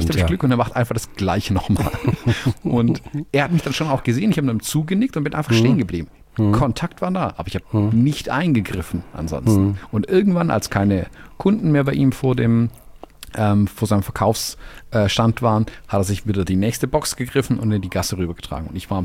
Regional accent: Germany; als Deutscher

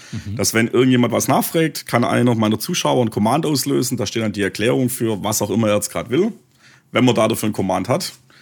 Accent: Baden-Württemberg, Germany; accent: Swabian; Denn ihr gefällt meine Stimme oder mein schwäbischer Dialekt.

